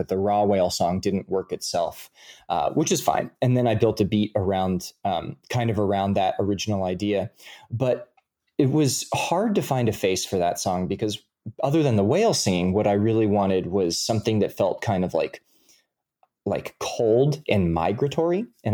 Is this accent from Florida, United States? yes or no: no; Hawaii, United States; I am from Hawaii and have a very deep and abiding fear of the ocean